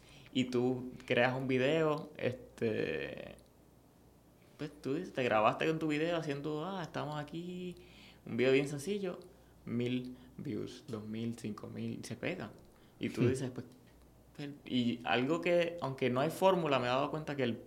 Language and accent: Spanish; Bayamón, Puerto Rico; also born or lived in San Juan; Yo soy aquí de Bayamón. Llevo toda mi vida en Bayamón. Nací en San Juan, pero me crié en Bayamón.